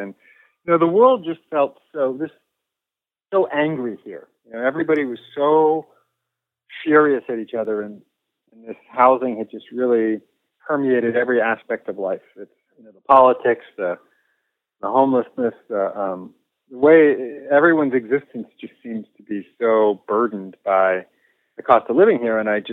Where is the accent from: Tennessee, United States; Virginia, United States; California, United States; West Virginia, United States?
California, United States; also born or lived in New York; I grew up in the Bay Area, and I went to college in Southern California. And then I moved to New York after starting my journalism career. And I moved back home after 10 years.